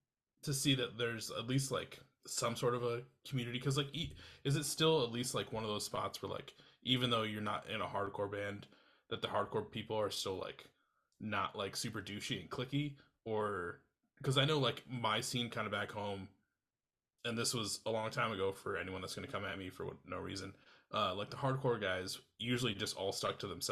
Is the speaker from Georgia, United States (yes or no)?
no; Iowa, United States; now in Minneapolis, United States; Because like I mean, so like I'm originally from Iowa. I now live in Minneapolis